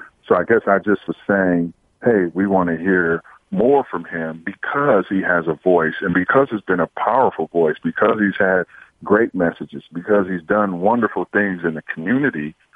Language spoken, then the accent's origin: English; Oakland, California, United States; You know, I'm from Oakland, California, in the Bay, and we have, you know, hamburger spots and hot dog spots